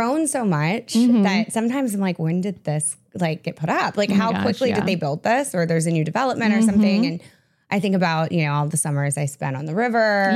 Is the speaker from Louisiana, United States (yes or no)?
yes; Louisiana, United States; I loved it. I mean, it's so it's so quaint and nice.